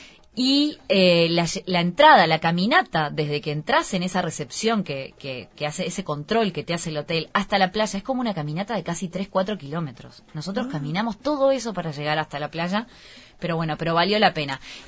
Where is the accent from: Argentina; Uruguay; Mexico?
Uruguay; vengo desde Uruguay, desde muy lejos.